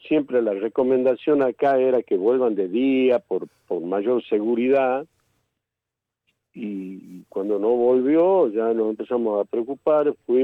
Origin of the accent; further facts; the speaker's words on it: Tucumán, Argentina; La muestra más contundente de la vergüenza que nos tiene que dar como tucumano.